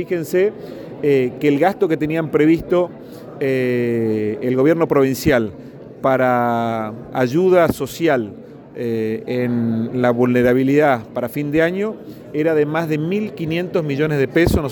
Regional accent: Chaco, Argentina; que somos todos los chaqueños

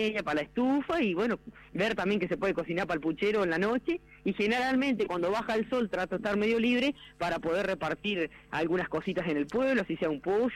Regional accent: Río Negro, Argentina; yo me crié, como decía usted, en Río Negro, en la provincia de Río Negro, a unos kilómetros también del río Limay, pero del otro lado, a 15 kilómetros está el campo, el puesto Aguada Grande, donde son campos abiertos, campos grandísimos

